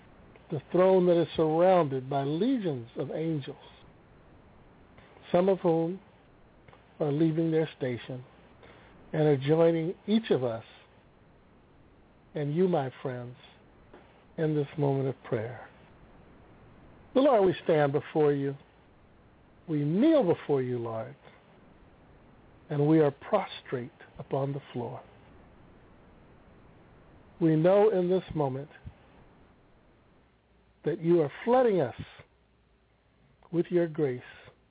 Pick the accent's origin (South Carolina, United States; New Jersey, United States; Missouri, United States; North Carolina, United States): Missouri, United States; Now, you know, I'm from Missouri, which is a show me state.